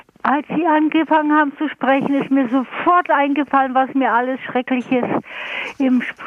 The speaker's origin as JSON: {"language": "German", "country": "Germany", "tie": "born or raised there", "said": "ich bin ja in der DDR aufgewachsen, war noch ein Jahr in der Mittelschule, bevor wir dann geflohen sind."}